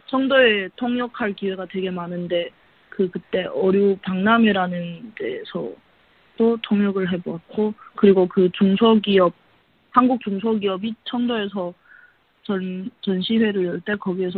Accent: Yanbian, Jilin, China; 고향은 연변이고 졸업한 고중은 연변 일중입니다.

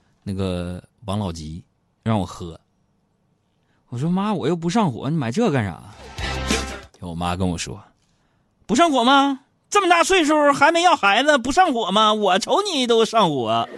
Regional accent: Northeast China, China; 毕竟我们东北人都是活雷锋，做好事不留名

